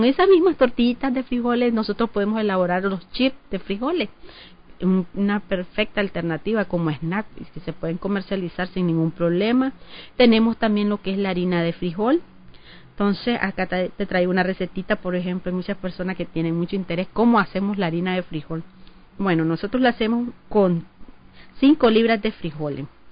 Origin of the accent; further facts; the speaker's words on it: Nicaragua; por eso es que nosotros estamos acostumbrados, de hecho, como nicaragüense, a poner una ración de tortilla